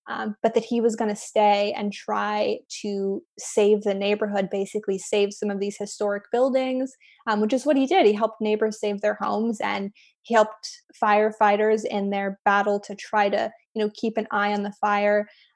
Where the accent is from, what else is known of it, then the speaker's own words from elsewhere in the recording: California, United States; I grew up kind of near Paradise and have some family there.